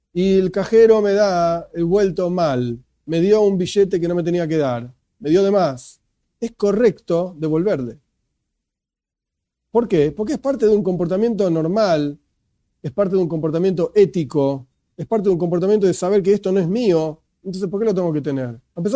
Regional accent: Argentina; born there; yo, por ejemplo, como ciudadano argentino, nací acá y vivo acá, etcétera, yo soy parte del conjunto de los argentinos.

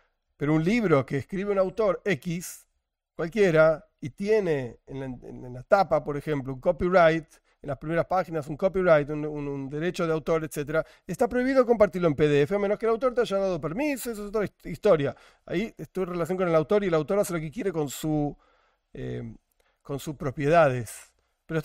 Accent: Argentina; en este caso yo soy argentino

